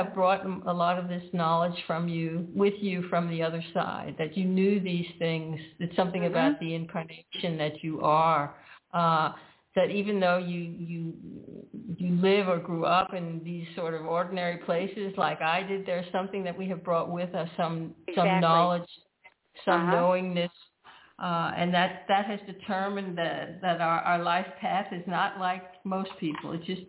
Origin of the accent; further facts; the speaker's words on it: Washington, District of Columbia, United States; I grew up in Washington, D.C., and my father was a very high man in the military